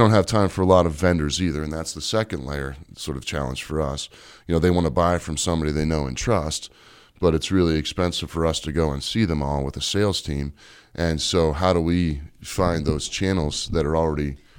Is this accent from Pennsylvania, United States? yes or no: yes; Pennsylvania, United States; I come from Western Pennsylvania, and my uncle has a small trucking company, flatbeds.